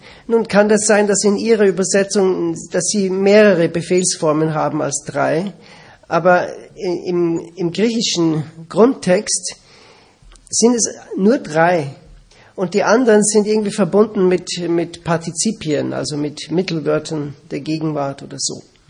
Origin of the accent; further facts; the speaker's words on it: Austria; now in Switzerland; Ich bin Österreicher. Wir wohnen in der Schweiz und wir treffen uns in Deutschland.